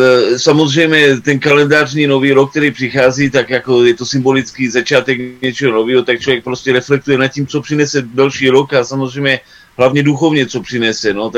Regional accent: Australia; vzpomínám na své dětství jako na velmi pozitivní dětství v Austrálii

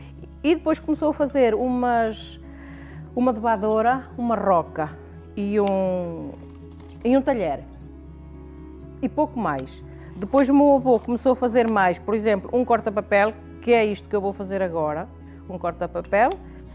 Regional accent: Penacova, Coimbra, Portugal; sou de Penacova e trabalho em artesanato em Penacova, cá na minha oficina, desde os 15 anos, tenho 57.

